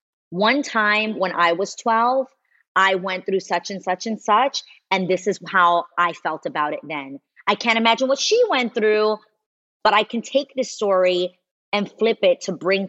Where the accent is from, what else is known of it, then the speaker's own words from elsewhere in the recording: New York City, New York, United States; Like, I'm a girl from New York City. Like, this is authentic to who I am. But I also recognize that there isn't one way to be Latina.